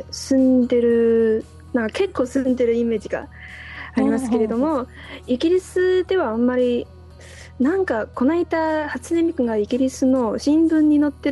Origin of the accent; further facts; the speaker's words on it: China; Japanese is a second language; 私は、まあ、中国出身なんですけれども